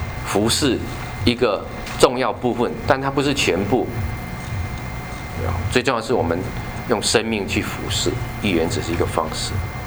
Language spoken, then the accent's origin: Chinese; China; 我觉得我们中国人翻译这本中文圣经啊